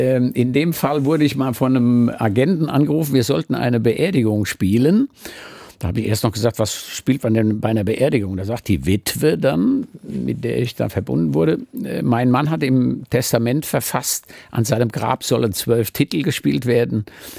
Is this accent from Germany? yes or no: yes; Bad Kreuznach, Rhineland-Palatinate, Germany; born there; Ich bin tatsächlich da geboren, nicht genau in Bad Kreuznach, sondern in einem Vorort, der heißt Guldenthal. Und ich kenne eigentlich jedes Kaff